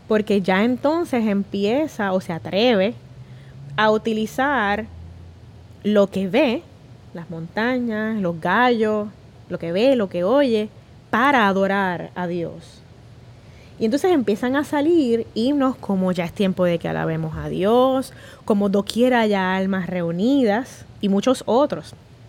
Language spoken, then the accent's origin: Spanish; Puerto Rico; a la larga todos somos puertorriqueños